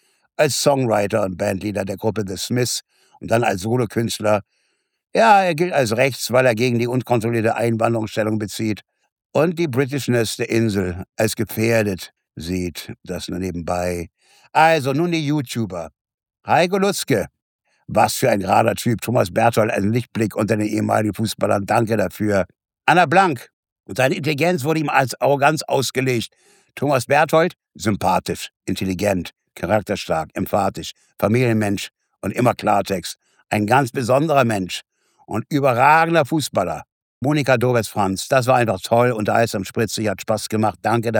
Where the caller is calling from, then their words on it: Berlin, Germany; Ich komme nun aus Berlin, aber keine bekommt hier was mit.